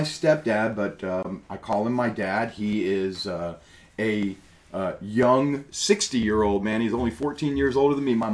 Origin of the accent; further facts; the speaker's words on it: Orlando, Florida, United States; I am a born and raised Orlandoan. I was actually born at Winter Park Memorial Hospital, the same hospital that my mother was born at.